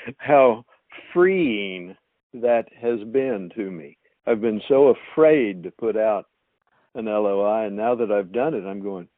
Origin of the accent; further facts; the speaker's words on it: Dallas, Texas, United States; That's helpful because I'm in Texas and I'm originally from Dallas